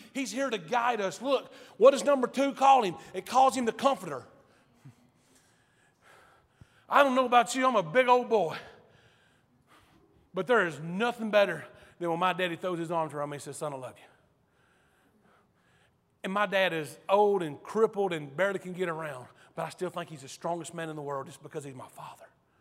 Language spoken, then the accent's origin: English; Alto, United States; I'm from Alto.